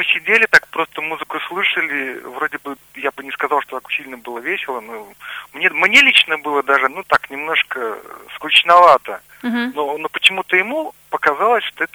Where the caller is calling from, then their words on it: Ulan-Ude, Buryatia, Russia; я из Улан-Удэ.